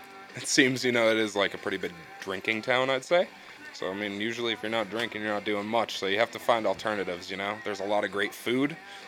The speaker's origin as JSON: {"language": "English", "town": "Scranton", "region": "Pennsylvania", "country": "United States", "tie": "born or raised there", "said": "I did. I grew up in West Scranton. I mean, I left the area for a little while, but every time I leave, I end up back here."}